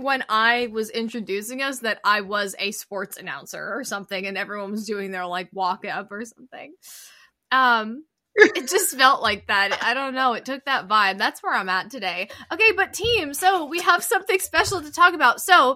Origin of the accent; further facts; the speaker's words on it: United States; Obviously, I'm American, so that's my point of reference.